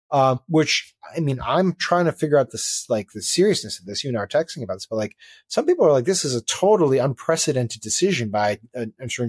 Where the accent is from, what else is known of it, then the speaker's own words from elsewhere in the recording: New Haven, Connecticut, United States; My hometown